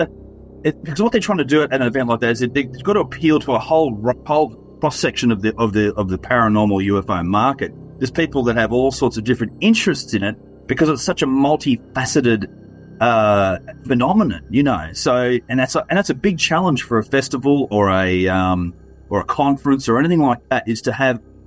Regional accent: Victoria, Australia; because I come from Victoria, and we had no pre-meeting or, you know, just strategy discussion or anything.

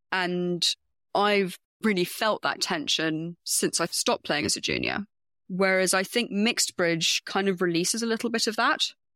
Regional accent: United Kingdom; I'm a Brit

